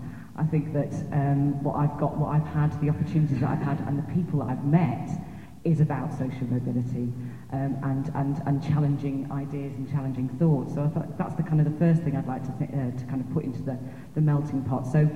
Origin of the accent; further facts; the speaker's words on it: Northampton, East Midlands, United Kingdom; I came from Northampton. My mum and dad were both, well, my mother came from Ireland, from a farm in Ireland, worked as a nurse